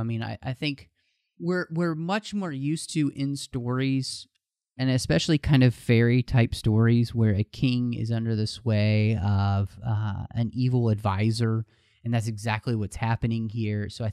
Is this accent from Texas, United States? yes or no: yes; Texas, United States; And the other thing to me, and I am originally from Texas